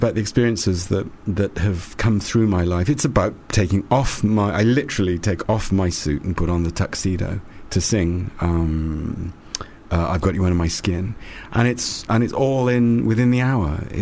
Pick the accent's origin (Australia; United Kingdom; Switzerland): United Kingdom; I'm British, in case you're wondering